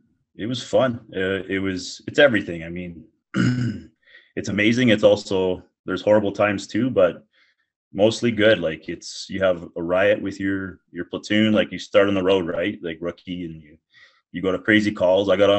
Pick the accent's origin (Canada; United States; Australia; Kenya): Canada; Pickering, Ontario; also born or lived in Scarborough; Yeah, I Scarborough like every other kid, and then my parents moved us to Pickering, where I would say I'd be more or less than anything raised there.